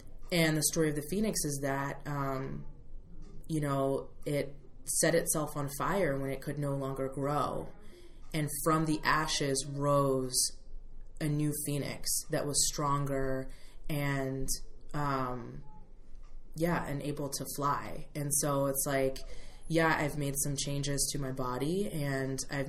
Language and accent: English; Upper Dublin, Pennsylvania, United States; also born or lived in Philadelphia; I was born in Philly. Yes. And I went to high school in the suburbs. And I actually started the Gay Straight Alliance at my high school, Upper Dublin High School